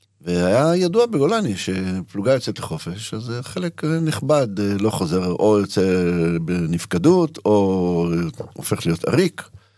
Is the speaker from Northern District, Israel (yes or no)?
yes; Tiberias, Northern District, Israel; אני יליד טבריה, לא צריך להתאר, אני יליד טבריה